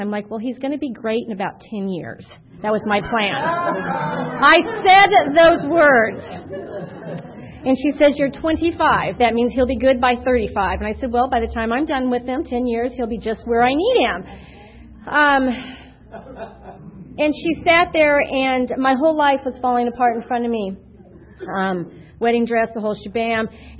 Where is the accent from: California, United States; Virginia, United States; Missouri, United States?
California, United States; Alpine; I'm from Alpine, Orange County, Alpine, totally two different worlds.